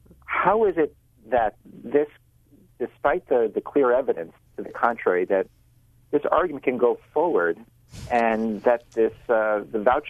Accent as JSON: {"language": "English", "town": "New York City", "region": "New York", "country": "United States", "lives_now": "Janesville, United States", "said": "I'm not originally from Wisconsin. I'm from New York City"}